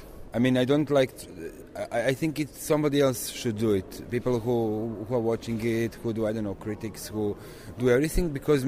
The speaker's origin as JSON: {"language": "English", "country": "Croatia", "second_language": "English", "said": "I come from Croatia."}